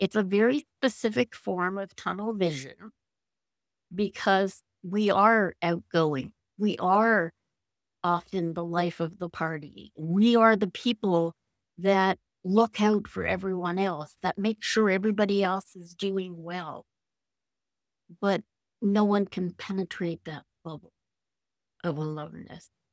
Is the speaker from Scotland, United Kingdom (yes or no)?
yes; Scotland, United Kingdom; As a Scot person, you don't air your dirty laundry.